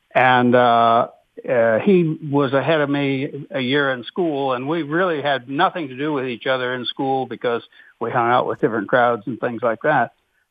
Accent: Wapakoneta, Ohio, United States; every time I came back to, you know, the local area and back to my hometown of Wapakoneta.

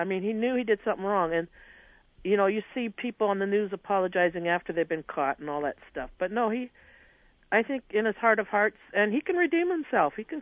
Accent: Palmer, United States; I grew up in Palmer, and this one guy that was in trouble and stuff in the 50s, he came back, redeemed himself, and was one of our community leaders in Palmer during my childhood.

